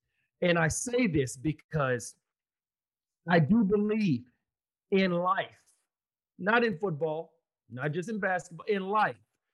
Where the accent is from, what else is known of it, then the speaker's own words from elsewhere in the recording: Austin, Texas, United States; UT, right where he's from, Austin, Texas, my hometown, they didn't recruit him.